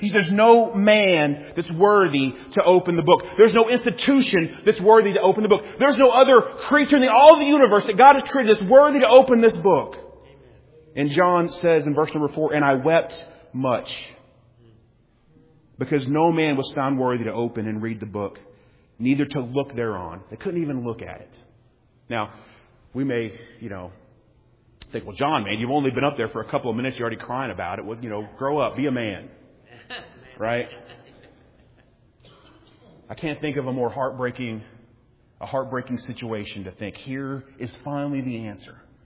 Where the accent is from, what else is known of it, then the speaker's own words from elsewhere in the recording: United States; I'm thankful that I'm an American. I wouldn't want to be in any other country in the world today.